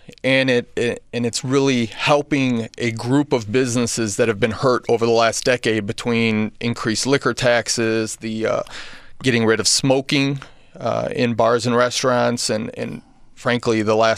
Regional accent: Lansing, Illinois, United States; I'm from Lansing, mm-hmm. and in Lansing, they were opted out originally and came back

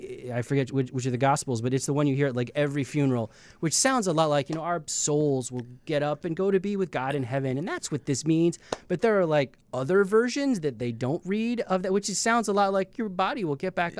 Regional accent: Indiana, United States; Well, you know, I grew up in Indiana, and I like to write about states in the Midwest

